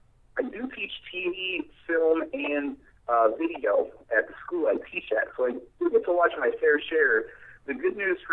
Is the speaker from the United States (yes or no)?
yes; Schaumburg, Illinois, United States; I'm from Schaumburg, Illinois, and that's where at least I originated in.